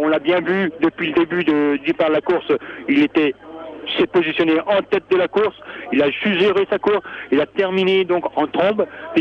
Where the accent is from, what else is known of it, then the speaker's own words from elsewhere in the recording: Brittany, France; Moi, je suis breton, fier de l'être.